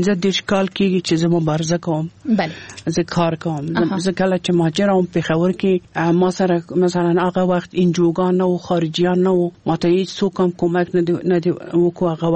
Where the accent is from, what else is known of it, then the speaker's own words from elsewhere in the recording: Afghanistan; زه یو افغان یم،